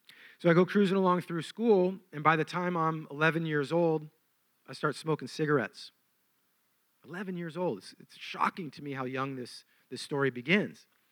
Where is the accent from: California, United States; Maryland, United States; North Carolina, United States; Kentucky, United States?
California, United States; Encinitas; I look like a normal kid, you know, blonde hair, blue-eyed kid, growing up in Encinitas.